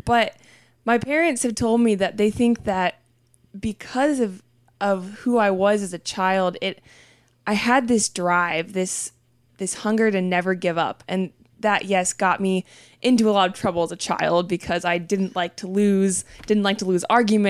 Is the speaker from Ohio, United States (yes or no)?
yes; Xenia, Ohio, United States; I grew up in Xenia, Ohio, and I went to Xenia Christian, and no one in my high school ever did triathlon.